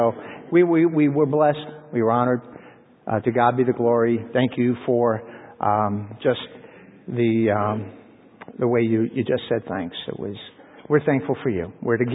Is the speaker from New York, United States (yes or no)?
yes; Bay Shore, New York, United States; I first heard it as a teenager, growing up in Bayshore, Long Island.